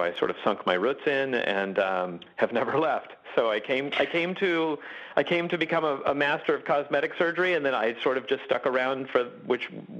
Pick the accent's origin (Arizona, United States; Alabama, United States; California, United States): Arizona, United States; Phoenix; maybe it was because I grew up in Phoenix with all the bright sunny days